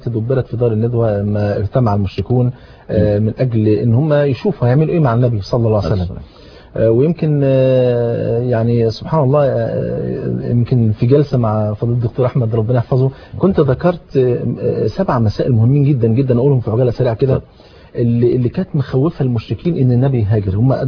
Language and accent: Arabic; Egypt; بلغتنا احنا كمصريين